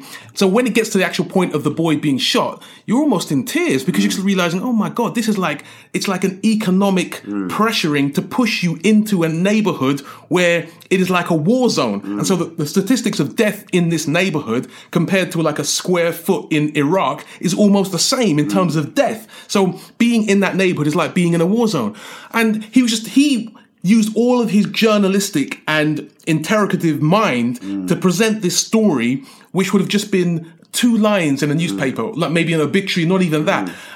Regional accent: London, United Kingdom; once they realised I was from London, they kept on knocking on my door.

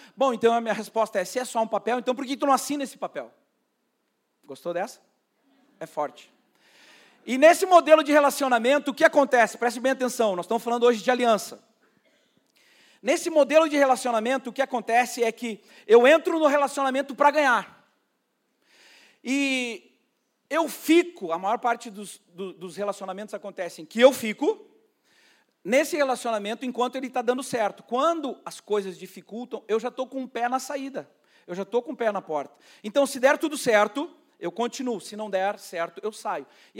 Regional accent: Rio Grande do Sul, Brazil; eu não, porque eu sou gaúcho.

